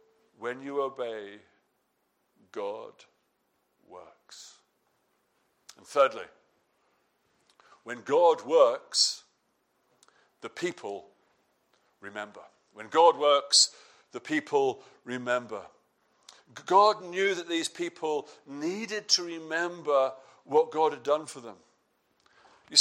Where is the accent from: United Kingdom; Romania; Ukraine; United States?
United Kingdom; England; Forgive us, we're English.